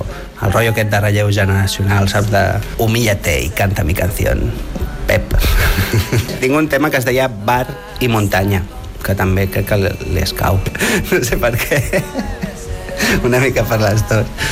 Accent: Sant Celoni, Catalonia, Spain; perquè em queda més a prop de Sant Celoni, que és d'on soc, i així pues, sempre és més fàcil arribar a casa

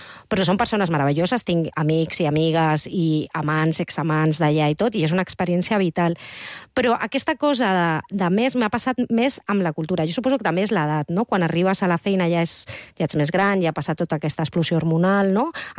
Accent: Barcelona, Catalonia, Spain; són els meus pares, jo no, perquè jo he nascut a la Vall d'Hebron, o sigui, soc d'aquí, soc catalana

